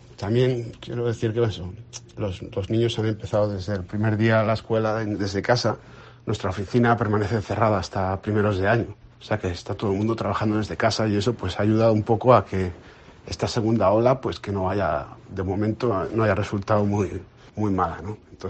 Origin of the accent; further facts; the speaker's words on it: Monforte de Lemos, Galicia, Spain; moved away; soy natural de Monforte de Lemos, aunque como podréis haber podido notar por mi acento, llevo muchos años fuera de Galicia ya.